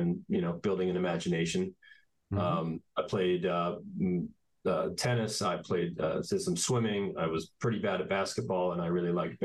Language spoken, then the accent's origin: English; Bethlehem, Pennsylvania, United States; born there; I was born in Bethlehem, Pennsylvania. I have one older brother.